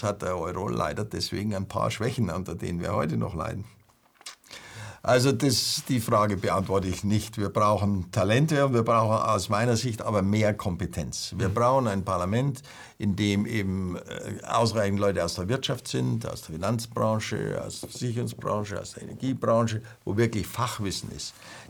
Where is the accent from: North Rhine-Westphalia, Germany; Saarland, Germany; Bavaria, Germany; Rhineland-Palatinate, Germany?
Bavaria, Germany; Munich; dass der mich als Münchner da in Berlin vertritt.